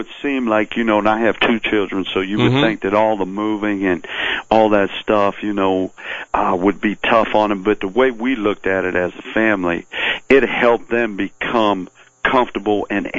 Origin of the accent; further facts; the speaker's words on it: Pennsylvania, United States; Yeah, I know I don't sound like I'm from Pennsylvania, but, you know, I am. I'm a steelworker's son, you know.